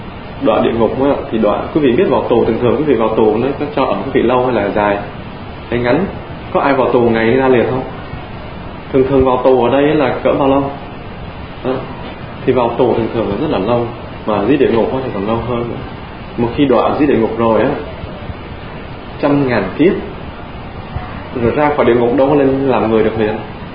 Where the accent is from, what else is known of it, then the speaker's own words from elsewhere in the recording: France; Quý vị nào không biết tôi thì tôi giới thiệu là tôi bên Pháp sang, không phải Mỹ. Tôi là dân Pháp.